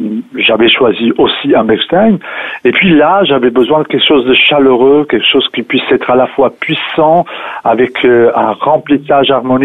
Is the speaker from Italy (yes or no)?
yes; Italy; je suis italien